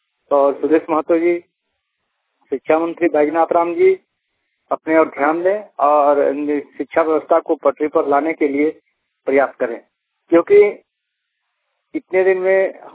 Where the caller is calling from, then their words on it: Tundi, Jharkhand, India; प्रखंड टुंडी, जिला धनबाद से बोल रहा हूँ।